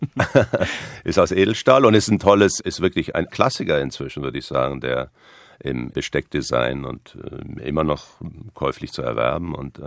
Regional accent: Kassel, Hesse, Germany; also born or lived in Hanau; Aber es war in Kassel, wo ich meine frühen Jahre verbracht habe.

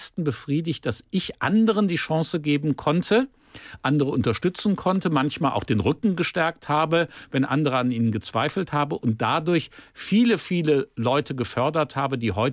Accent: Neuwied, Rhineland-Palatinate, Germany; also born or lived in Troisdorf / Hesse; Aufgewachsen bin ich in Neuwied am Rhein, aber meine Heimat ist schon ewig lange Hessen, weil ich habe in Gießen und in Marburg studiert, ich habe meinen ersten Job in Kassel gehabt und habe lange in Wiesbaden gearbeitet.

